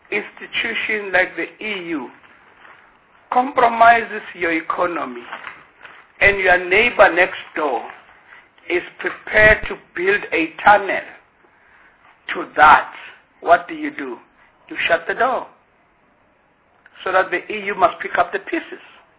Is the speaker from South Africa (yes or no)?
yes; South Africa; I think it's our inability to deal with our own integration as a South African